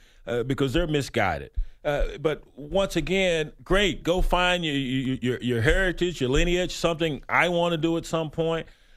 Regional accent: Lubbock, Texas, United States; Knucklehead, I've never been to Africa. I'm from here. I'm from Lubbock, Texas.

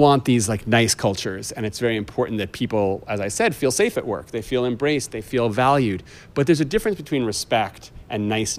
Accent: California, United States; I spoke to Steve Kerr, who's the coach of the Golden State Warriors in my hometown, his beloved.

